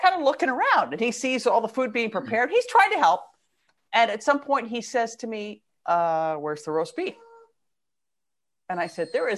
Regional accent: Pennsylvania, United States; the Penguin Bookshop, which is in my hometown outside of Pittsburgh, Pennsylvania.

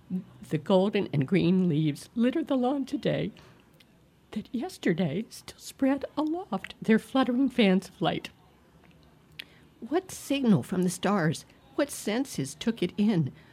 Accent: Washington, District of Columbia, United States; the street that I grew up on in Washington, D.C., not on my block, but on the very next block, was lined with ginkgo trees

